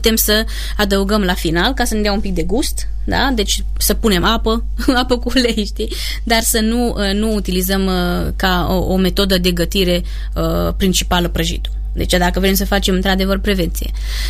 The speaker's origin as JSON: {"language": "Romanian", "region": "Transylvania", "country": "Romania", "said": "Cred că aici, poate că eu sunt și ardeleancă și din cauza asta subliniez importanța utilizării grăsimilor de calitate."}